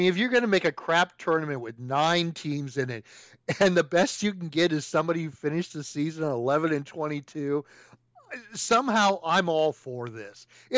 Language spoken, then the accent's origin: English; Chicago, Illinois, United States; I'm from Chicago.